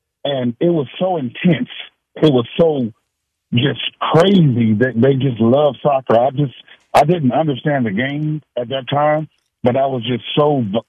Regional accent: United States; I'm from the United States, and I went to the Navy, and I went to Sigonella, Italy.

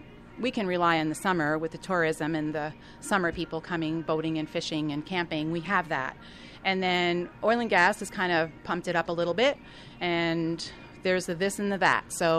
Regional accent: New York, United States; moved away as an adult; now in Hudson's Hope, Canada; Originally, we're from New York. And we were on an adventure. We originally came here to BC to become outfitters.

